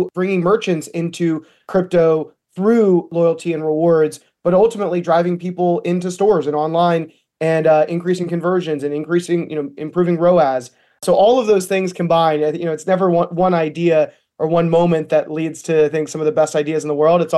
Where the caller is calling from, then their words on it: New York City, New York, United States; Joining from New York City.